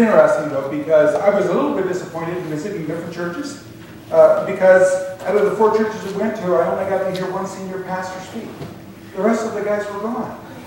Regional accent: Colfax, United States; We're from Colfax, and you're vacationing, you know, and it's like, you don't have any imagination, do you?

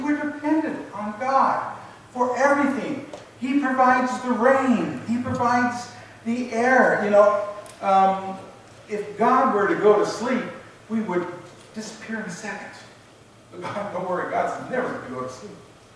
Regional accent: Oregon, United States; I grew up in the Willamette Valley. Willamette Valley has water.

